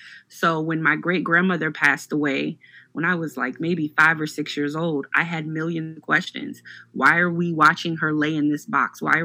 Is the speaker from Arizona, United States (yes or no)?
no; Beaufort, South Carolina, United States; where I grew up in Beaufort, South Carolina, in the Gullah and Geechee culture, death is not hidden from children.